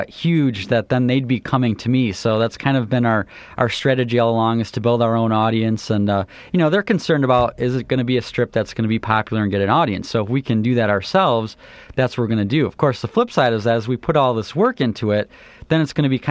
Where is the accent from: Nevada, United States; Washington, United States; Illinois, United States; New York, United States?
Illinois, United States; Peru; I grew up here in Peru, went to LaSalle Peru High School and IVCC